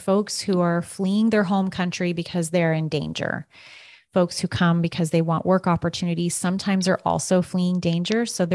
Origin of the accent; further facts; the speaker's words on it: Kansas, United States; Growing up in Kansas, you know, every summer, everyone is very consumed with harvest.